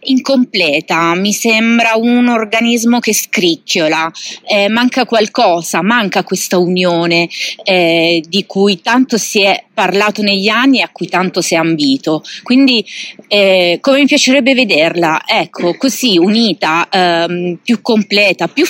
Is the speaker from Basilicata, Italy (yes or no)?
yes; Basilicata, Italy; moved away as an adult; now in Milan, Italy; Andare a studiare a Milano, a più di 800 chilometri dal mio paese di origine in Basilicata, mi ha aperto un nuovo mondo, un mondo di opportunità.